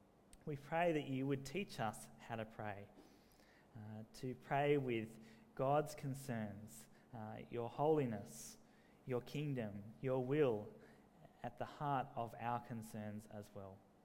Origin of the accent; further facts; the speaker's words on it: Sydney, New South Wales, Australia; now in Graceville, Australia; In the house I grew up back in Sydney and now here in Graceville, I get to live near the train line. We're just a few streets that way up in Yonge Street.